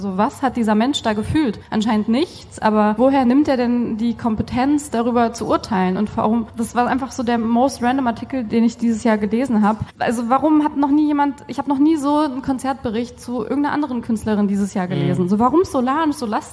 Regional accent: Iran; Also ich bin ja Iranerin

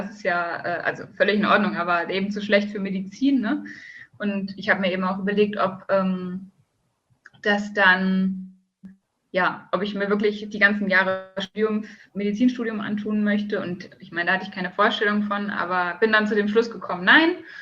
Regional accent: North Rhine-Westphalia, Germany; ich bin auf dem Dorf aufgewachsen, so ungefähr 20, 30 Minuten von Düsseldorf entfernt.

